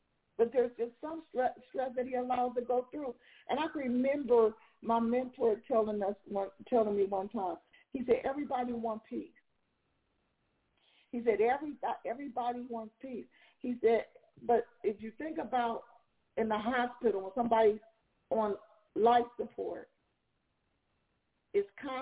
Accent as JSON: {"language": "English", "region": "California", "country": "United States", "also_born_or_lived": "Tulsa, Oklahoma", "said": "Now, we're from California, and I did live in Oklahoma, Tulsa"}